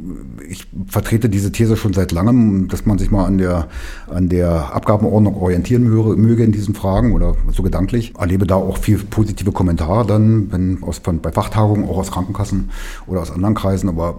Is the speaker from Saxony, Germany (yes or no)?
no; Berlin, Germany; Naja, und als Berliner ist man da mal so ein bisschen hinten dran.